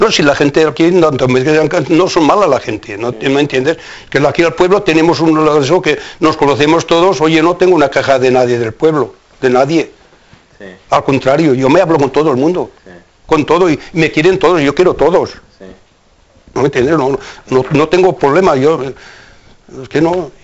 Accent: Spain; Está a decir que somos españoles.

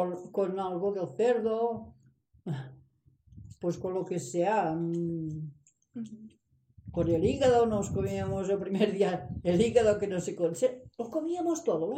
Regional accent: Catalonia, Spain; moved away; pero yo soy de la Garrocha

